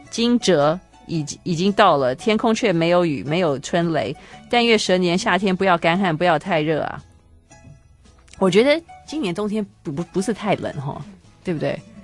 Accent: Taiwan; 我们台湾人是最有人情味的

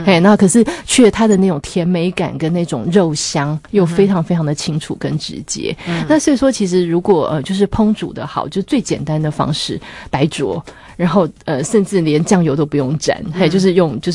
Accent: southern Taiwan, Taiwan; 有很多像我从小是小时候在南部是没有见过蚵仔米刷的

